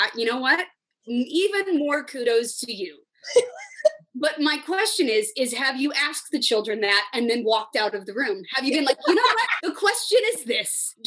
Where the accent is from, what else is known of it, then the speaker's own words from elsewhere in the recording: California, United States; That's I'm a white from Orange County.